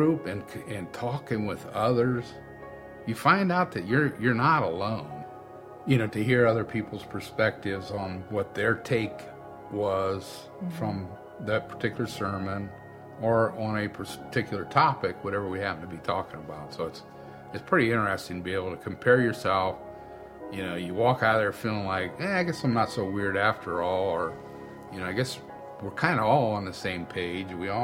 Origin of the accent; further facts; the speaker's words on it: Rittman, Ohio, United States; this is my wife, Heather. We are from Rittman, Ohio.